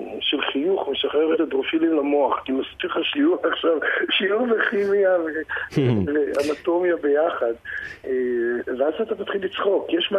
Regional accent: Haifa, Haifa District, Israel; הרי אני חיפאי, גאה.

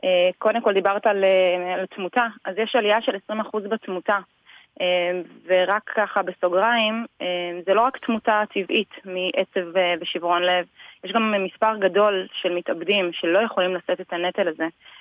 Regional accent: Kiryat Shmona, Northern District, Israel; עברתי את ענבי זעם, גדלתי בקריית שמונה לאור הקטיושות.

